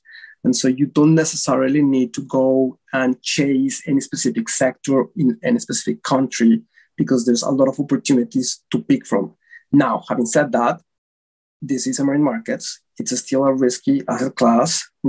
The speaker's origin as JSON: {"language": "English", "region": "Bogotá", "country": "Colombia", "said": "From Bogota."}